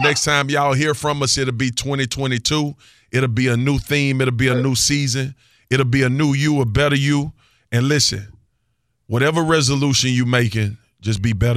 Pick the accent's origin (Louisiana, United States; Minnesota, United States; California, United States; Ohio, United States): Louisiana, United States; I grew up in Louisiana. It was racism. It was bigotry. It was all of that.